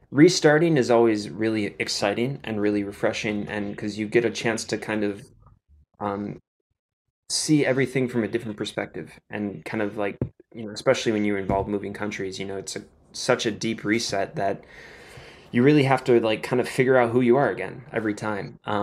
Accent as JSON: {"language": "English", "region": "Wisconsin", "country": "United States", "lives_now": "Chicago, United States", "said": "I'm from Wisconsin originally, so I'm close to family, which is nice."}